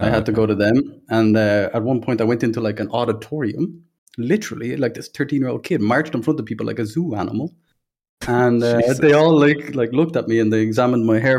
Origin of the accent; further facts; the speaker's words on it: Dublin, Leinster, Ireland; So obviously from Ireland, Dublin, grew up there. Had a lovely family